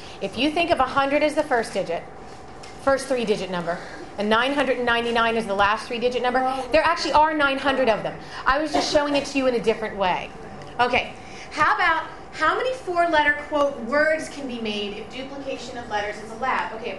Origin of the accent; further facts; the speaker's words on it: Delaware, United States; now in New Jersey, United States; When I was growing up in Delaware, there was one area code, 302. That was it. In New Jersey, when I first moved here, there were three area codes.